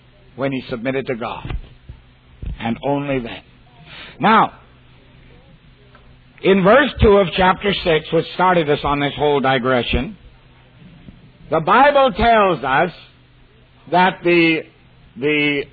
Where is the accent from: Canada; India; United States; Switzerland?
Canada; Now, I'm a Canadian. I'm a visitor in your country.